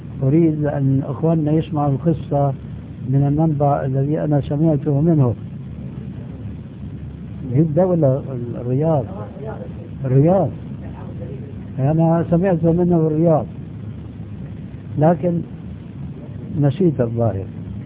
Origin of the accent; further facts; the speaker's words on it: Syria; وكما يقولون عندنا في الشام بلا طول سيرة